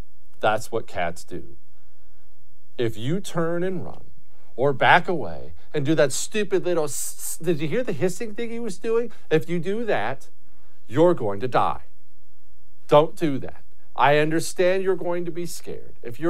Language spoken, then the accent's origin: English; Montana, United States; I grew up in Montana.